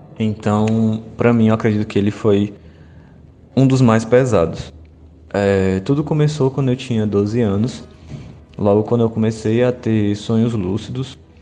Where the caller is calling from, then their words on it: Fortaleza, Ceará, Brazil; sou aqui de Fortaleza, no Ceará.